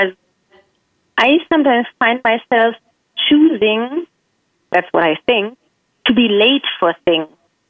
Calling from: Hamburg, Germany; Hello, I'm calling in from Hamburg in Germany.

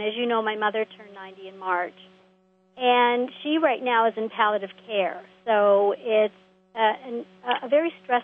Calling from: Toronto, Ontario, Canada; I'm calling in from Toronto.

